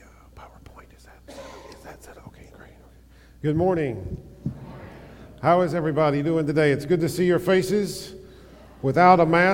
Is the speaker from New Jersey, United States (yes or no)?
no; Tennessee, United States; And I was growing up in Northeast Tennessee.